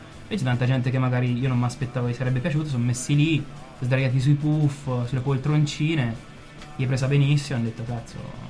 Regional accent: Perugia, Umbria, Italy; i miei genitori sono sardi. Sono nato a Perugia, però.

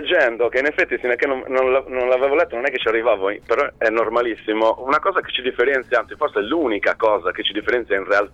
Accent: Sardinia, Italy; scrivere in sardo mi sarei ghettizzato alla Sardegna, con tutto rispetto a chi ho, immaginate, sono la mia terra

